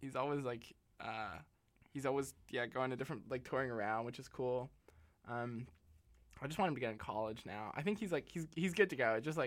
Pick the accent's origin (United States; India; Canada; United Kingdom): Canada; Montreal, Quebec; I grew up in Montreal